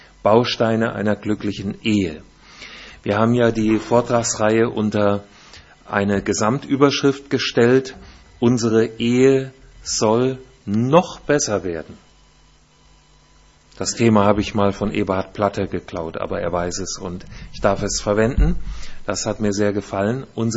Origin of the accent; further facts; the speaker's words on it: Hesse, Germany; accent: North Hessian; also born or lived in Baden-Württemberg; Ja, wir leben im Landkreis Fulda in Hessen. Ich bin ein Hesse, wie ihr vielleicht an meiner Sprache hört. Ein Nordhesse und meine Kinder sind beide in Baden geboren. Wir haben 20 Jahre in Baden-Württemberg gelebt, Karlsruhe und Mannheim und da sind sie geboren.